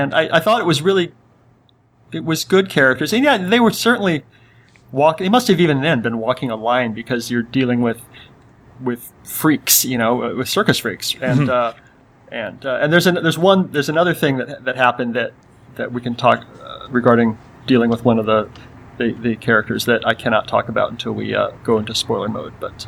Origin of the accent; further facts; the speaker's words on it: Canada; As Canadian, that's allowed to not get that.